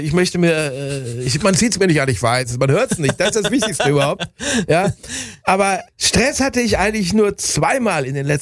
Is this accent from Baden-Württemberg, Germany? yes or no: no; Bielefeld, North Rhine-Westphalia, Germany; Auswärtsspiele im Westen und im Norden der Republik habe ich viele Jahre lang immer über meine Heimatstadt Bielefeld abgewickelt.